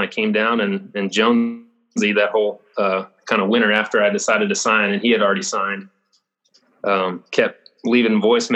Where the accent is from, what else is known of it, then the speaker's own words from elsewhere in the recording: Sioux Falls, South Dakota, United States; my travel team that I grew up playing with in Sioux Falls